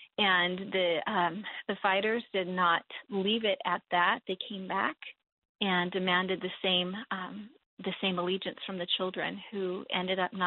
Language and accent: English; United States; as an American, my life would be very different from somebody who lived in the Middle East.